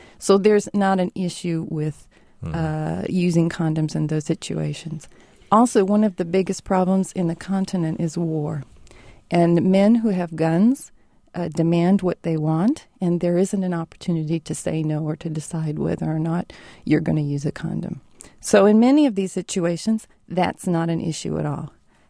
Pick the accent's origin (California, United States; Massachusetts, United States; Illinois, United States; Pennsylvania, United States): Illinois, United States; Urbana; I grew up here in Urbana, Illinois. I'm a product of Central Illinois and the good community that's here.